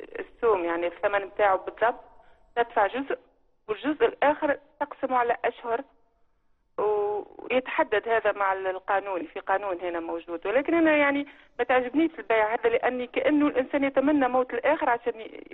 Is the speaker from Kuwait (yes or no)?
no; Tunisia; أنا تربيت يعني طفولتي في تونس